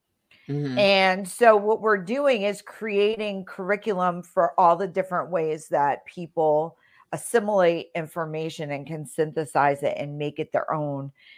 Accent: New Jersey, United States; I'm a Jersey girl, really.

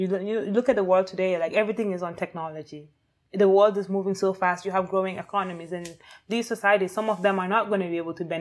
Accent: Sierra Leone; when we grew up in Sierra Leone, I always knew that I wanted to work in post-conflict or conflict-related societies

